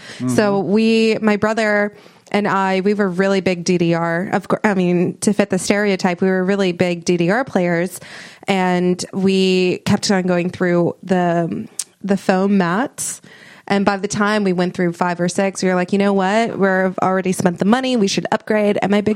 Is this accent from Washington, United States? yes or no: no; Minnesota, United States; And I am saying this because I'm from Minnesota. And when I was younger and sexually active in that cold, cold fucking state, I was miserable.